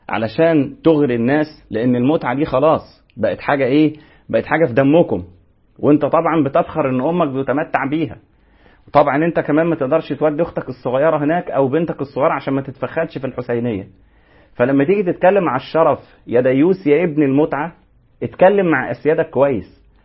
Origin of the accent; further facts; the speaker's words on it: Egypt; عندنا في مصر